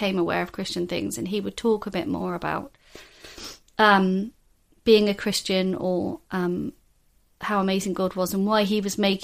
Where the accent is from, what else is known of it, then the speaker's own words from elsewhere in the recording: London, United Kingdom; also born or lived in Kent / Norwich; So we grew up in London. Actually, we grew up all over the South, really. We moved around a bit. So we spent some time in Kent, spent some time in Norfolk, in Norwich.